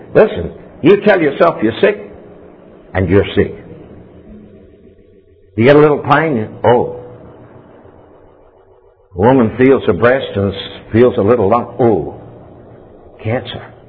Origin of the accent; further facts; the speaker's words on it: Australia; I'm an angel from Australia. I'm just simply a messenger from Australia, that's all.